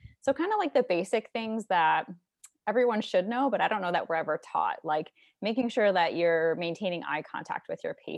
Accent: St. Louis, Missouri, United States; So I'm from St. Louis, Missouri, and that's also where I completed optometry school at the University of Missouri, St. Louis.

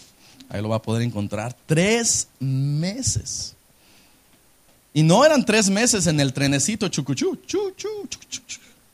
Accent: Puebla, Mexico; born there; por el lugar a lo mejor en donde yo nací, por la ciudad de Puebla

